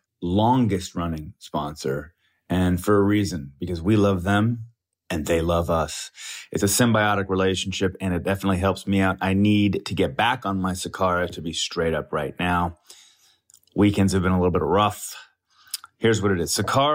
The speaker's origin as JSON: {"language": "English", "region": "Colorado", "country": "United States", "tie": "born or raised there", "lives_now": "Los Angeles, United States", "said": "Growing up in Colorado, I was tapping the Rockies."}